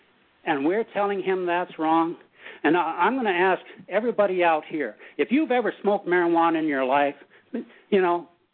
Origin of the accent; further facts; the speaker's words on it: Big Lake, Alaska, United States; I'm from Big Lake, Alaska.